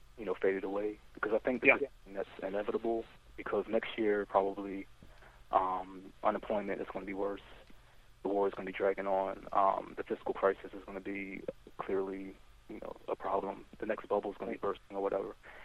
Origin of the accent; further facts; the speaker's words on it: Philadelphia, Pennsylvania, United States; I'm from Philadelphia.